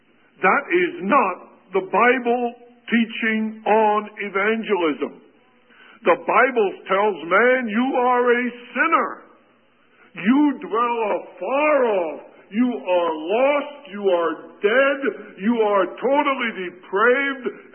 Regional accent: United States; I'm an American. You're an American.

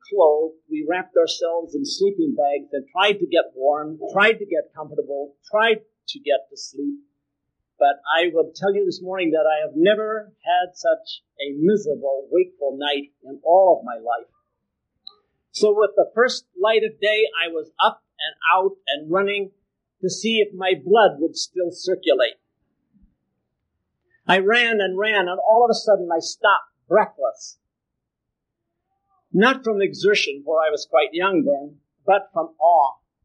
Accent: California, United States; It was my very first, for I come from California.

